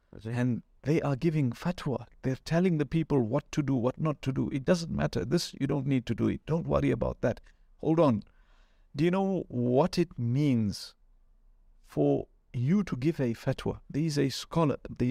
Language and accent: English; Zimbabwe; my first exposure to scholars outside of my home country in Zimbabwe.